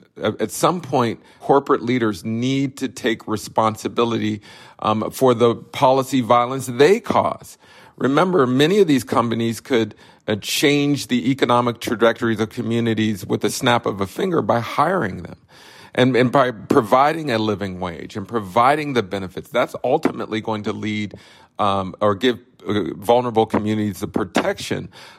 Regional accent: Pittsburgh, Pennsylvania, United States; I'm from Pittsburgh, where Google landed its headquarters there.

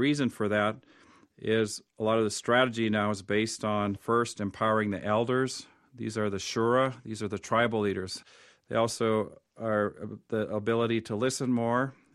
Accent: Tanzania; Well, I grew up in Africa, Tanzania, for 15 years.

